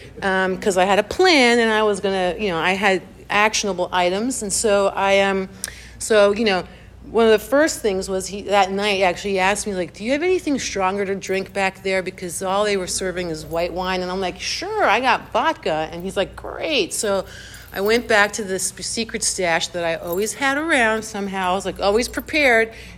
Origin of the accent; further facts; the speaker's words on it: Virginia, United States; now in New York, United States; So I moved to New York from Virginia where I grew up, and I get to New York